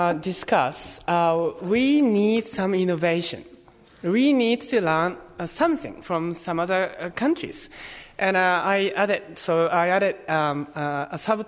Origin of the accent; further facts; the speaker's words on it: Japan; English is a second language; So I'm from Japan, and I know bits of Japanese politics.